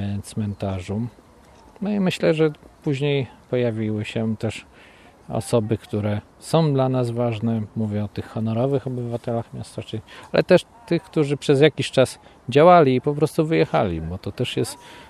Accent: Poznań, Greater Poland Voivodeship, Poland; now in Szczecin, Poland; Nie, ja jestem już tam, mam zaplanowane miejsce, skąd przybyłem, czyli z Poznania.

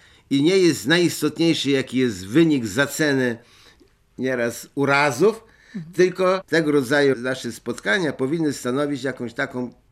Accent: Drohobych, Lviv Oblast, Ukraine; Z Drohobycza.

